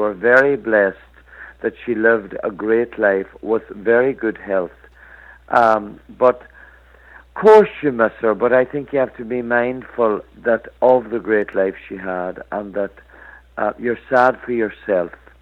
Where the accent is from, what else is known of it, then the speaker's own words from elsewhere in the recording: Ireland; And, you know, being Irish, you generally get a smile when people realize you're Irish.